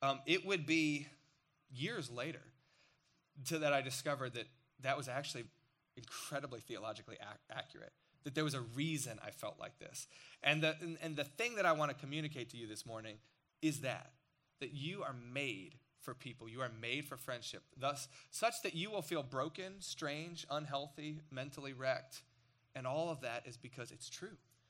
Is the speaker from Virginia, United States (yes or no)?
yes; Chesapeake, Virginia, United States; So we moved from Chesapeake, which is near Norfolk or the coast of Virginia, to Richmond.